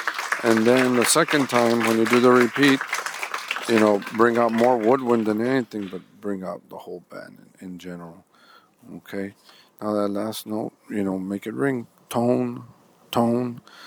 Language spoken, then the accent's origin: English; Rio Grande City, Texas, United States; I am from Rio Grande City.